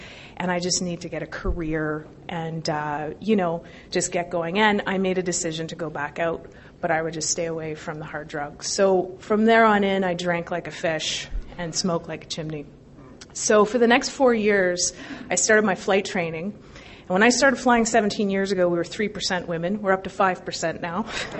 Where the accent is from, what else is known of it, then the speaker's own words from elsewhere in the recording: Toronto, Ontario, Canada; So I'm a proud Canadian, and I grew up in the Toronto area.